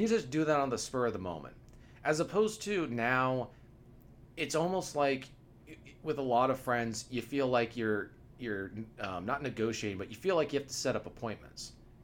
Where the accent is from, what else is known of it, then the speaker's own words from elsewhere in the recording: Pacific Northwest, United States; I come from the Pacific Northwest, and the social dynamics are much, much more difficult.